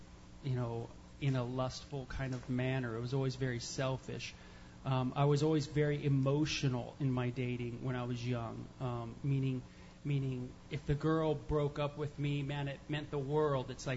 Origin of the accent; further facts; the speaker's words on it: North Hollywood, California, United States; I'm from North Hollywood, from the valley where pornography is an industry.